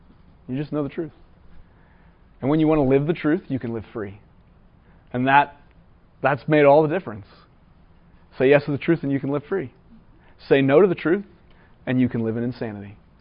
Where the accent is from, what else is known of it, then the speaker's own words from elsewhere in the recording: East Coast, United States; I'm from the East Coast. I can make that joke. Okay? We are the frozen chosen. We're Catholic and we're just a little bit cranky about it.